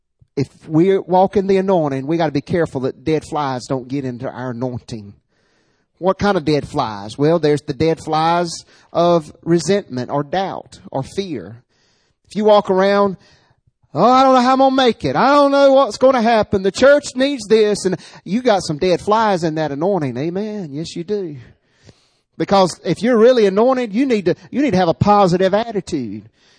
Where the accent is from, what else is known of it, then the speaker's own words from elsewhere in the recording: Southern United States, United States; We're from the South, folks. We're from the South, and we eat outside, barbecues